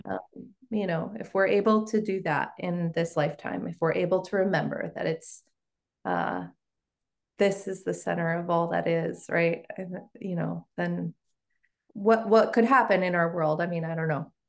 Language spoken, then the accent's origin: English; California, United States; I grew up in the Bay Area, attending all of these like non-dualist kind of philosophical, spiritual thinkers.